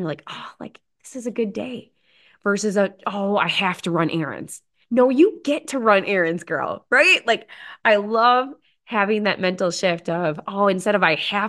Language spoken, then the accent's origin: English; Potosi, Wisconsin, United States; So first and foremost, again, I had that drop off in Potosi, Wisconsin for my hometown.